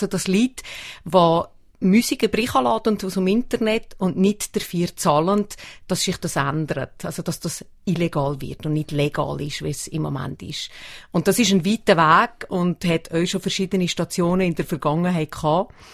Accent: Gampel, Valais, Switzerland; ich komme aus Gampel, also aus dem Mittelwallis, am Eingang vom Lötschental

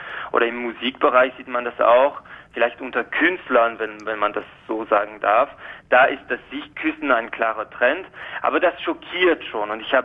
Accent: Romandy, Switzerland; Und ich habe als Schweizer … nach zwei Küssen immer Lust auf einen dritten.

